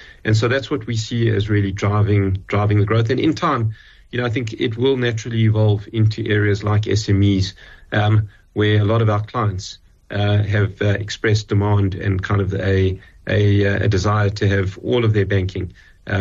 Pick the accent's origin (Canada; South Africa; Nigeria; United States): South Africa; where I think, you know, we often take it for granted that as South Africans, we're oper